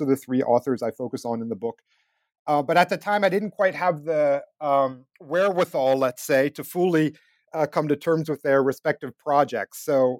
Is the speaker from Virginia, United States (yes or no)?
no; Pennsylvania, United States; also born or lived in Germany; I grew up in Pennsylvania and learned German mostly as a high school exchange student, where as a teenager, I spent a year in the eastern part of Germany shortly after unification.